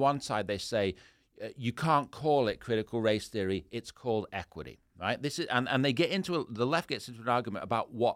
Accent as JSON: {"language": "English", "region": "England", "country": "United Kingdom", "tie": "born or raised there", "said": "when I was a kid growing up in England"}